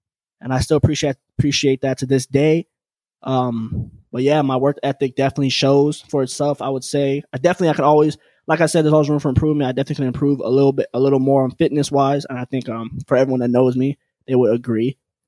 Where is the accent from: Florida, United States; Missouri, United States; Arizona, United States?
Arizona, United States; You know, noted, I'm from Arizona.